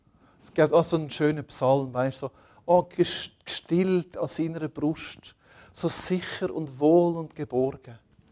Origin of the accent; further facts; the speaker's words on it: Switzerland; Wir sind in der Schweiz aufgewachsen.